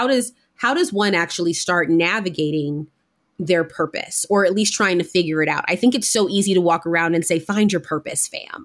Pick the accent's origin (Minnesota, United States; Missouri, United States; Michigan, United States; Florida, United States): Missouri, United States; St. Louis; as a person who's also from St. Louis, and I carry that with me very publicly, so everybody knew that I was from St. Louis.